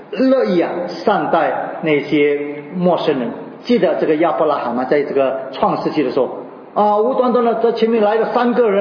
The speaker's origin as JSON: {"language": "Chinese", "country": "China", "said": "你问我们中国人，我们中国人是绝对不会这样子做的"}